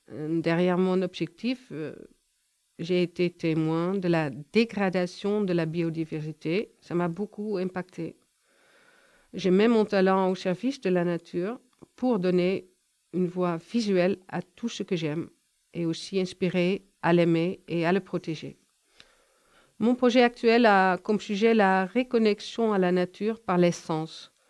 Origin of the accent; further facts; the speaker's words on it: Netherlands; moved away as an adult; now in Montpellier, France; je suis photographe et je viens des Pays-Bas où j'ai fait les beaux-arts. Je suis arrivée d'Amsterdam à Montpellier en 2000